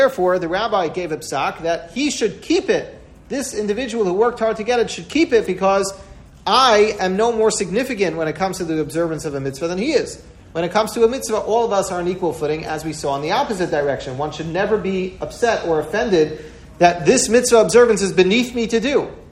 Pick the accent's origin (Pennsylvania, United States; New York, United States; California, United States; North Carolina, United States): New York, United States; Washington Heights; I remember when I was growing up in Washington Heights, so we used to daven down the block from me.